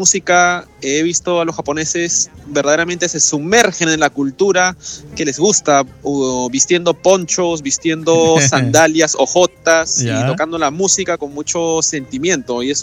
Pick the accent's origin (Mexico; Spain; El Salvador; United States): United States; Yo crecí, claro, en Estados Unidos.